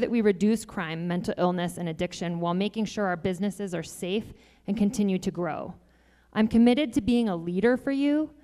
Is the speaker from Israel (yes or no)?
no; Albuquerque, New Mexico, United States; I was born and raised in Albuquerque. My family was born and raised in Albuquerque.